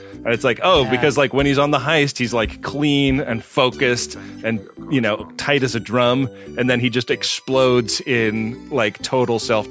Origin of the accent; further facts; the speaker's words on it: California, United States; You're probably wondering how I ended up with this accent when I come from the Bay Area.